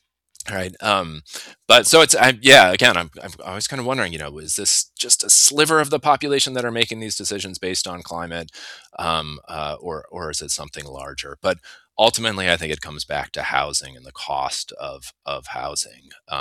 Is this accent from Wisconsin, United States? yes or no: yes; Wisconsin, United States; like I grew up in Wisconsin. I left for a while, moved out west, loved it out there, spent a little time in South America, moved back to Wisconsin and Milwaukee in particular, did my PhD here